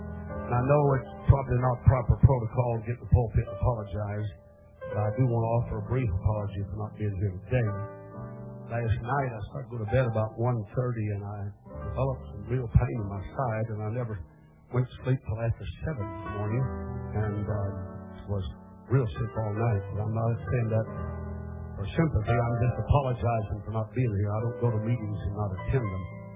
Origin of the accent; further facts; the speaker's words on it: Missouri, United States; We're both from Southeast Missouri.